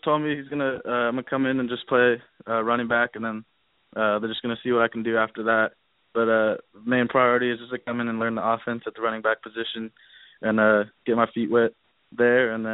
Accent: Torrance, California, United States; But, I mean, me and Mika are from the same city. We're both from Torrance.

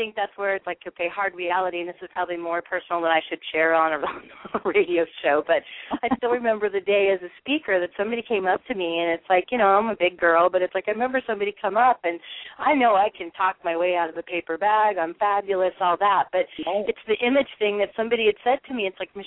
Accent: Midwest, United States; I'm from the Midwest, so I can say that.

